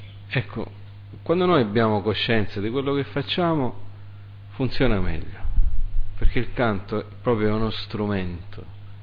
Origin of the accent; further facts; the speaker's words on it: Canada; Io sono cresciuto nel Canada e ci hanno insegnato che il canto, come l'inno, dice, va cantato col cuore.